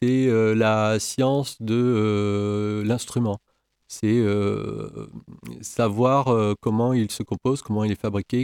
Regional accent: Avignon, Provence-Alpes-Côte d'Azur, France; also born or lived in Toulon; now in Le Mans, France; C'est ça, je suis originaire d'Avignon et ensuite dans la marine, j'ai fait quasiment toute ma carrière à Toulon.

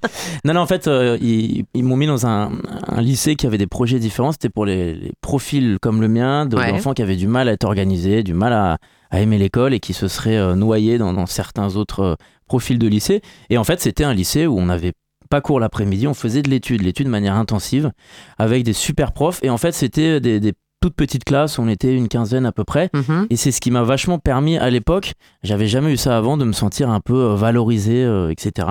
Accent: Paris, Île-de-France, France; Alors je suis parisien, ouais. Je ne connais pas du tout la Sarthe à l'origine.

